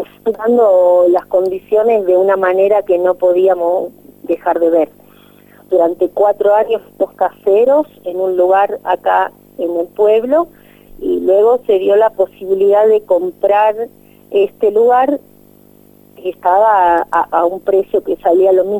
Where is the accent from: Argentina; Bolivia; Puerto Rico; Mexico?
Argentina; Buenos Aires; Yo no vengo de una extracción campesina, yo vengo de plena capital de Buenos Aires, fui a la UBA a estudiar sociología